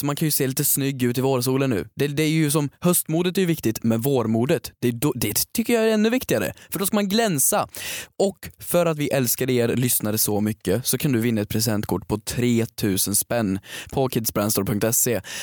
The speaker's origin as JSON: {"language": "Swedish", "region": "Värmland", "country": "Sweden", "said": "Nej, jag var hemma i Värmland."}